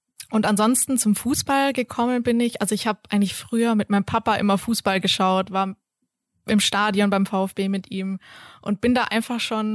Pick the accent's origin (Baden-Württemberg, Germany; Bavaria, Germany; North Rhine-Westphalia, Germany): Baden-Württemberg, Germany; Sindelfingen; Ja, also aufgewachsen, also born and raised in Sindelfingen tatsächlich, bis zum Abitur.